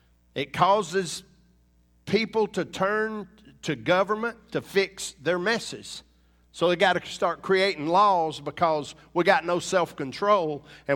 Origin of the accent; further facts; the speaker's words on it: Punkintown, South Carolina, United States; I was born in Punkintown, South Carolina. Population of my town's 38. So I wasn't, you know, we were raised in the Bible Belt, if you will.